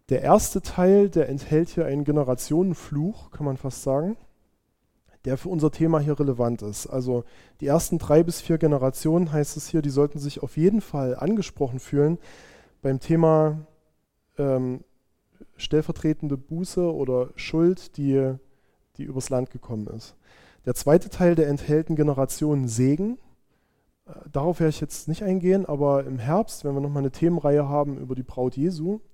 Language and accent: German; Annaberg, Saxony, Germany; Was haben wir auch als Annaberger, als Erzgebirgler mit ihnen gemacht?